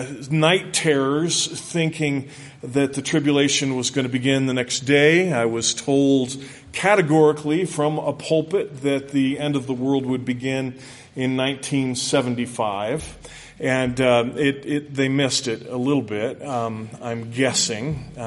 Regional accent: California, United States; But I grew up in California, and I grew up in California in the 60s.

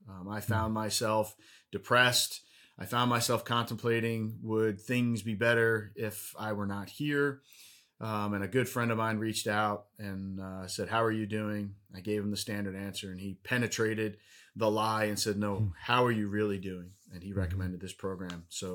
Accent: New Jersey, United States; moved away as an adult; So I originally hailed from the great state of New Jersey, born, raised, and educated there. Got out as quickly as I could, not because New Jersey was bad

